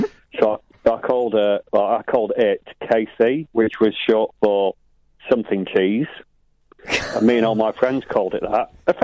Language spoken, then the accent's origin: English; Rochdale, North West England, United Kingdom; because I'm from Rochdale